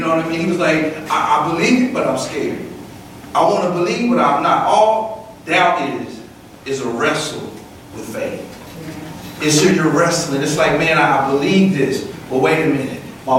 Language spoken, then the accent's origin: English; the South, United States; I'm from the South, and it's hot. I'm a tropical man.